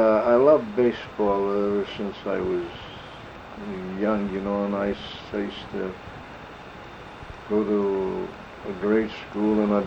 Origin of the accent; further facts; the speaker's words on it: Pittsburgh, Pennsylvania, United States; I was born and raised in Pittsburgh.